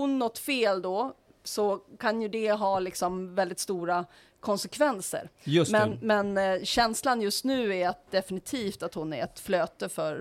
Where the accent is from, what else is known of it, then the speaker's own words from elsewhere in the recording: Uppsala, Uppsala County, Sweden; Jag kommer från Uppsala